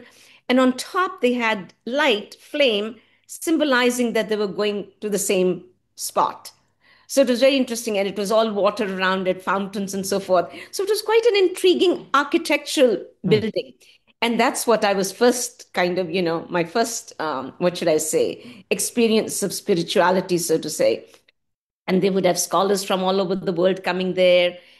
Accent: Patiala, Punjab, India; I was born in India and I grew up there and in Patiala, the town of Patiala.

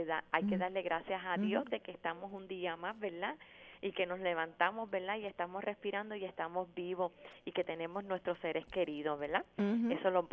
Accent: Hatillo, Puerto Rico; ni donde yo soy de mi pueblo de Atillo, ¿verdad?

